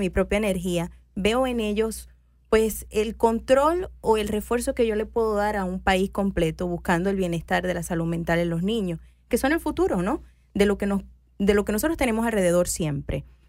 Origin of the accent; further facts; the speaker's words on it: Caguas, Puerto Rico; moved away as an adult; also born or lived in Gurabo / San Juan; now in Miami, United States; Y yo nací en un pueblito que se llama Gurabo, en la isla de Puerto Rico. Crecí en Caguas, me hice doctora en Puerto Rico, en la ciudad de San Juan.